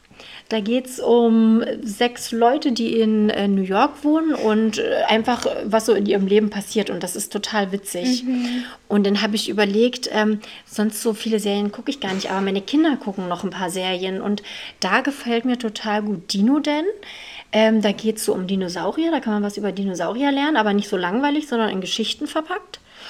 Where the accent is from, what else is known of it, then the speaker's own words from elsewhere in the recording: Lusatia, Germany; Das ist was, das kommt aus meiner Heimat, aus der Lausitz.